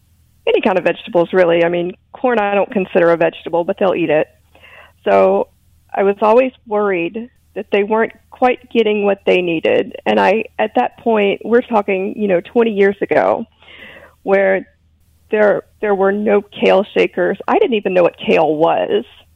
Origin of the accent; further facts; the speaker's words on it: Louisiana, United States; Now, I grew up in Louisiana, so just next door to Mississippi, in a rural area where most of our greens were collard greens, turnip greens